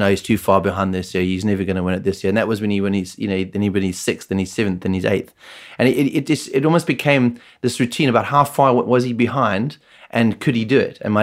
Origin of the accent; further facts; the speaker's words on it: Kloof, KwaZulu-Natal, South Africa; I grew up in Kloof on the route